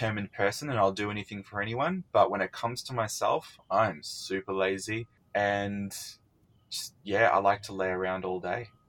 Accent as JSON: {"language": "English", "country": "Australia", "tie": "born or raised there", "said": "this is why I half resent growing up in Australia"}